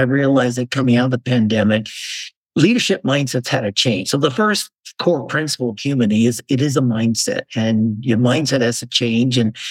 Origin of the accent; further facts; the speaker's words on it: Las Vegas, Nevada, United States; I grew up in Las Vegas, another desert climate. I went to University of Nevada, Las Vegas.